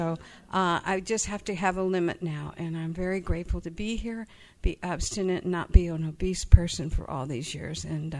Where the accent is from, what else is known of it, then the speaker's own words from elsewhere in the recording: Los Angeles, California, United States; I was raised here in Los Angeles in the program. 30 years I lived here